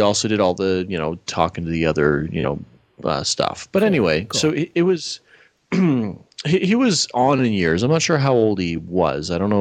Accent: Nova Scotia, Canada; back to where I grew up in Nova Scotia

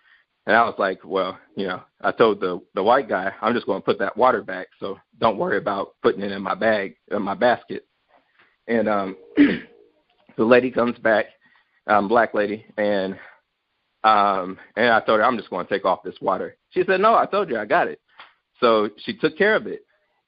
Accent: United States; I wanted to say, of course, I'm an American

